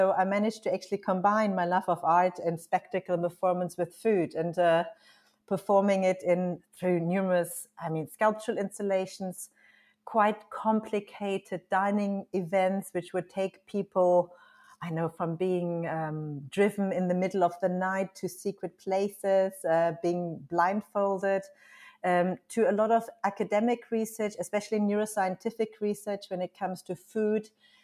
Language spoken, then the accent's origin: English; Germany; I'm from Germany, and in West Germany, that was in the 80s, the land of plenty.